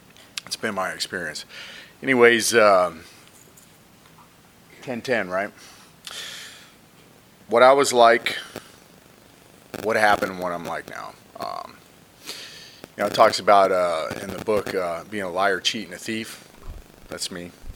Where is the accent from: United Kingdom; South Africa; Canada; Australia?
Canada; Ontario; also born or lived in New York, United States; I grew up in Ontario. I was born in New York, raised in Ontario till I was like 11.